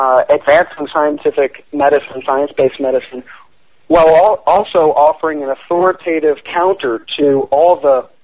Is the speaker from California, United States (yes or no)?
no; St. Louis, Missouri, United States; I'm from St. Louis originally. My grandmother, my parents are there.